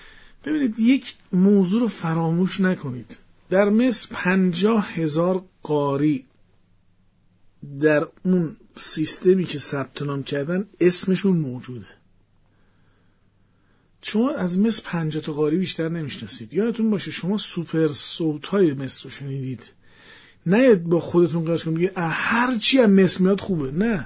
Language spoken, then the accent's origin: Persian; Iran; تو کشور ما ایرانی هستیم